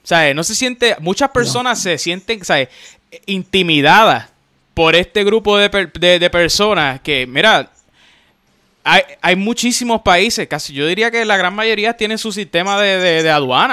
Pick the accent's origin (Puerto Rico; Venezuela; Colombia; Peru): Puerto Rico; nos afecta a nosotros como puertorriqueños